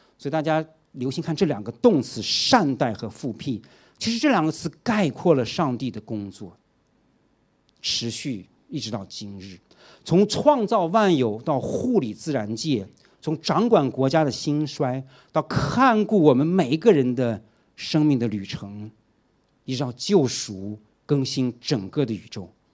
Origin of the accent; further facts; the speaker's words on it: China; 如果有时候我们中国人的话讲，看到一些壮观的景象，我们会说鬼斧神工